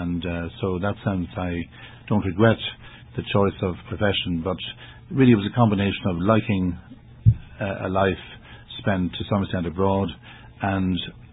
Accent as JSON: {"language": "English", "town": "Dublin", "region": "Leinster", "country": "Ireland", "tie": "born or raised there", "said": "I was born in Dublin, Adrian, and grew up there, apart from 1 year in Philadelphia when I was about 11, and a year in England."}